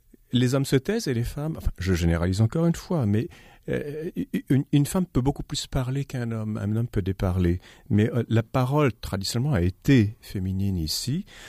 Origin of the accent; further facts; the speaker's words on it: Ottawa, Ontario, Canada; la romancière d'Ottawa, ma ville natale, du reste.